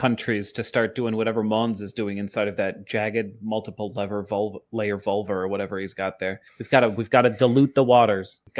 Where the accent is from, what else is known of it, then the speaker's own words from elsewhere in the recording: United States; for me, it is also a big joke as an American.